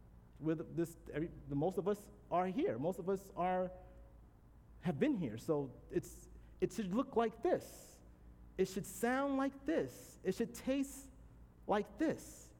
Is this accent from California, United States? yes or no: no; New York, United States; born there; You know, I was born in New York. You know, it's a melting pot of all kind of immigrants.